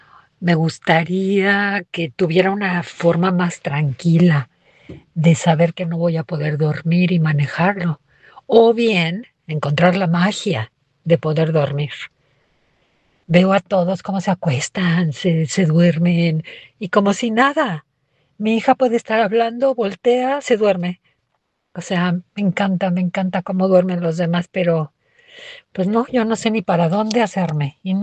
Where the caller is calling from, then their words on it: Las Vegas, Nevada, United States; de Las Vegas.